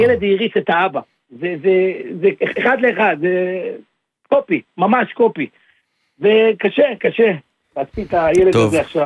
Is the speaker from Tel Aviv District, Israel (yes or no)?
yes; Tel Aviv, Tel Aviv District, Israel; אז אני בתל אביב גדלתי, נולדתי